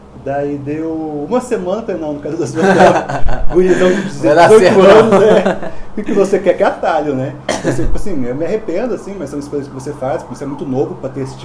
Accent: Rondônia, Brazil; also born or lived in Paraná; Eu sou do interior do Paraná. Minha família mudou para Rondônia, então eu sou do interior mesmo, lá de Rondônia, lá do Nortão. Então, praticamente, me considero rondoniense.

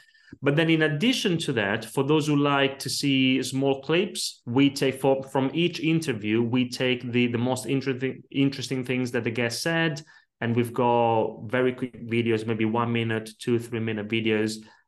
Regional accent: Italy; growing up in Italy, I grew up in a family of very small business owners.

